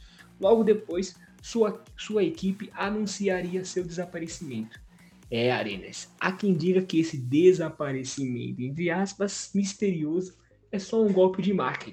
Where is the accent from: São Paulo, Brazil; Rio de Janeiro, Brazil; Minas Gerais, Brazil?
São Paulo, Brazil; Guarulhos; Mentira, eu sou de Guarulhos.